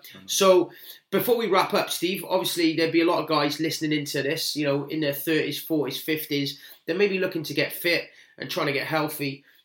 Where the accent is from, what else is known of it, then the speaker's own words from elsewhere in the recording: Cardiff, Wales, United Kingdom; And if you live in Cardiff, my hometown, the Vale of Glamorgan or Liverpool, then we got boot camps for you.